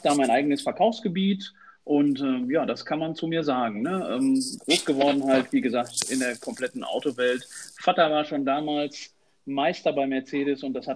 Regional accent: Warendorf, North Rhine-Westphalia, Germany; Ich komme aus Warendorf.

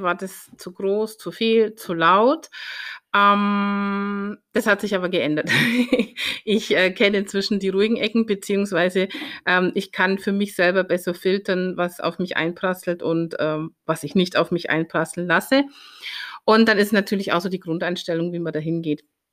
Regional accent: Bavaria, Germany; das ist so die halbe Strecke zu meiner alten Heimat in die Oberpfalz.

